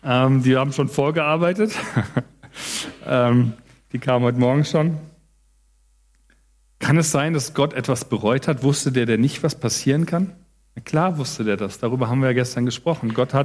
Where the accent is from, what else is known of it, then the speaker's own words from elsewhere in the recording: Frankfurt, Hesse, Germany; Ich komme ja aus Frankfurt und bin da auch in den Jugendkreis gegangen.